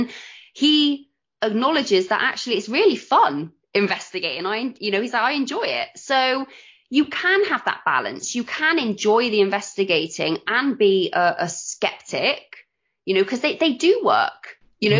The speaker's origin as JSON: {"language": "English", "town": "Bristol", "region": "South West England", "country": "United Kingdom", "said": "because I'm from Bristol and I'm just like, yeah, just blah, blah, blah, blah."}